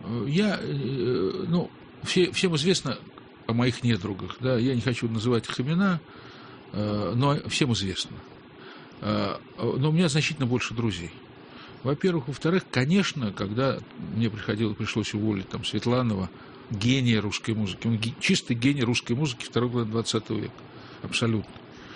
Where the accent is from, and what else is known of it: Moscow, Russia; born or raised there; also born or lived in Kyrgyzstan